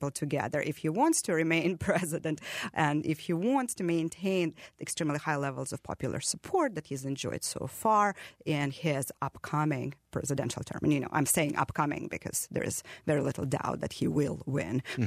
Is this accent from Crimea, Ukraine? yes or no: yes; Crimea, Ukraine; now in United States; I grew up in Crimea, which at the time when I was growing up was a part of independent Ukraine and now is a part of Russia